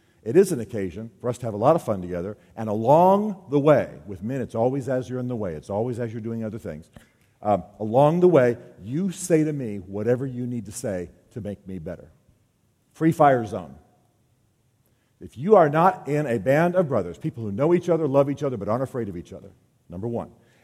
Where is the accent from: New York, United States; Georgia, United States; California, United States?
Georgia, United States; Albany; born there; I come somewhat from the American South. I was born in Albany, Georgia, at Fort Benning. I live in Nashville half the year.